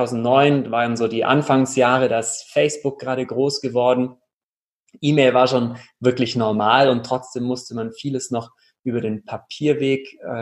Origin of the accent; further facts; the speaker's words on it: Kempten, Bavaria, Germany; Ich komme aus Kempten im Allgäu